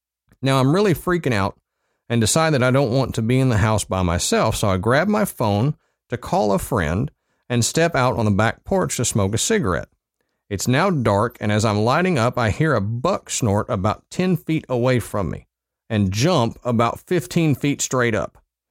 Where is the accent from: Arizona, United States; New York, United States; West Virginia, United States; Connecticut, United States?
West Virginia, United States; I'm sure you'll be disappointed that considering I'm from West Virginia, more didn't happen.